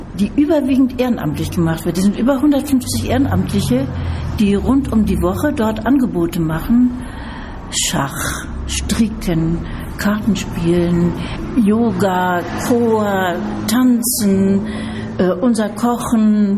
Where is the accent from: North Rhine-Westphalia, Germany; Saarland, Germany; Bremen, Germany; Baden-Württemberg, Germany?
Baden-Württemberg, Germany; Tübingen; ich komme aus Tübingen und ich bin Rentnerin